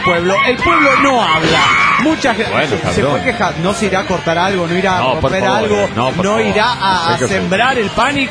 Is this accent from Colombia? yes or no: yes; Colombia; now in Spain; yo soy de Colombia, pero vivo en España.